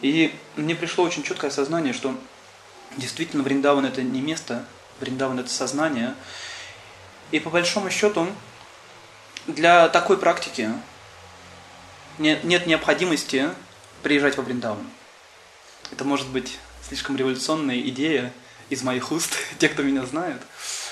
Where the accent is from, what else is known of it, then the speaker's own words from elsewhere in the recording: Russia; born there; мы родились в России, то есть русский язык для нас родной.